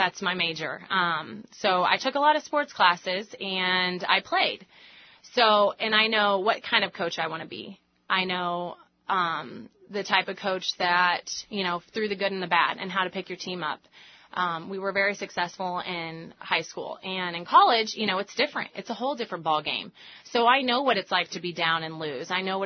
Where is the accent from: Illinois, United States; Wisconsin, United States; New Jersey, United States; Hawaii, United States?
Illinois, United States; Carlinville; I'm from Carlinville.